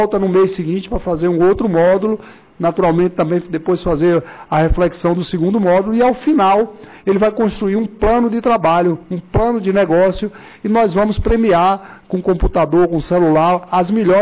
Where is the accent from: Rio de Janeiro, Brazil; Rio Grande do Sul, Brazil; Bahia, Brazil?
Bahia, Brazil; Miguel Comum; aqui no estado da Bahia, por exemplo, na minha cidade, eu sou de Miguel Comum, aqui perto